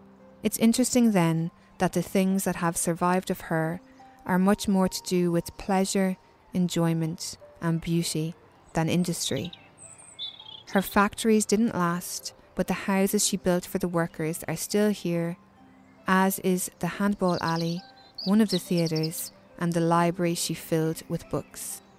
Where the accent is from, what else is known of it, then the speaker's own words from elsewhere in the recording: Kilkenny, Leinster, Ireland; moved away as an adult; also born or lived in London; I had a strong sense of plunging into the unknown, which was odd, as Kilkenny is my hometown.